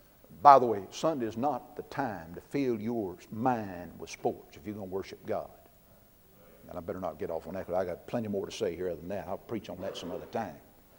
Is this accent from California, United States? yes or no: no; Soddy, Tennessee, United States; I was captain of the high school football team down at my hometown, Soddy, Tennessee.